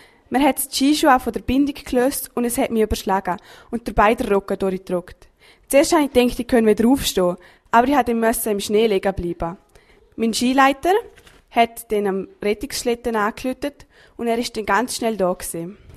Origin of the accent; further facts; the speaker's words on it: Liechtenstein; ich komme aus dem Liechtenstein.